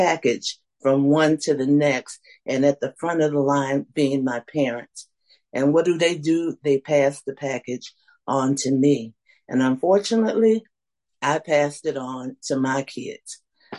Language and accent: English; Bessemer, Alabama, United States; born there; now in Birmingham, United States; But I was born in Bessemer, Alabama. And you may say, where the is Bessemer, Alabama? Well, it is southwest of Birmingham. And actually, I'm in Birmingham right now.